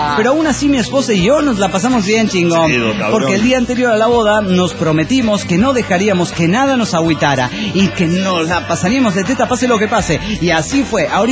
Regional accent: Alejandra, Santa Fe, Argentina; now in Córdoba, Argentina; No soy cordobés. Soy de Santa Fe, soy de Alejandra. Hace como 6 o 7 años que estoy aquí trabajando.

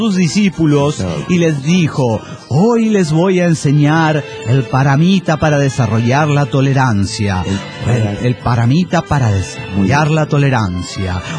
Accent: Zapopan, Jalisco, Mexico; de Zapopan, Jalisco, México.

